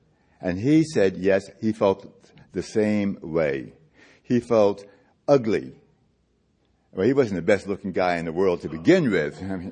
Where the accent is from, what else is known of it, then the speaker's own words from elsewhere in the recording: New York City, New York, United States; Because I loved growing up in Harlem. Harlem, well, why shouldn't I love it? That's where I was raised in a foster home, right? My foster parents were in Harlem.